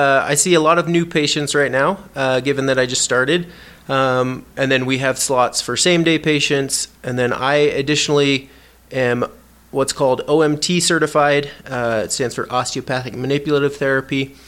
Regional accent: Oklahoma, United States; So I grew up in Oklahoma, so I'm a Midwesterner at heart.

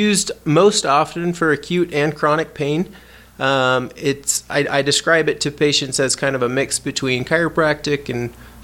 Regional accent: Oklahoma, United States; So I grew up in Oklahoma, so I'm a Midwesterner at heart.

